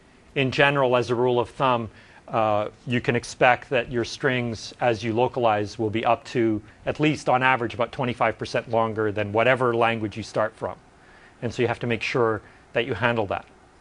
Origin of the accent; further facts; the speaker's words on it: Montreal, Quebec, Canada; I did all my schooling in English. English is my preferred language. But I grew up in Montreal, and so I speak French quite well and read French, and so I've added that as my second language. And maybe I understand Italian or other languages.